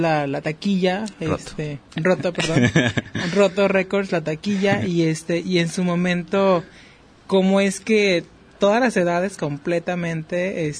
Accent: Mexico; como mexicanos

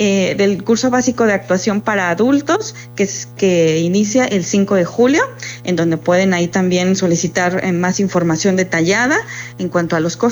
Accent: Mexico City, Mexico; now in Puerto Vallarta, Mexico; yo llegué a Vallarta hace 8 años, yo soy chilanga, o fui chilanga

